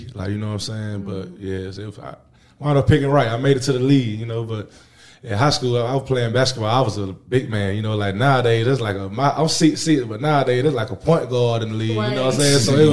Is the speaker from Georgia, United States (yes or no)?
yes; Dublin, Georgia, United States; Yeah, I'm from Georgia. I'm from South Georgia, Dublin.